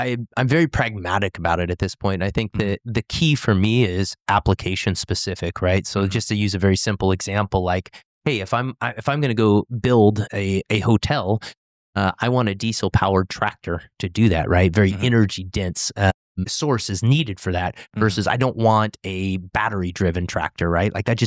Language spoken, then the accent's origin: English; Oregon, United States; Growing up on the Oregon coast, that was actually a big thing. Tourists would come into the area just to, you know, spot humpback whales.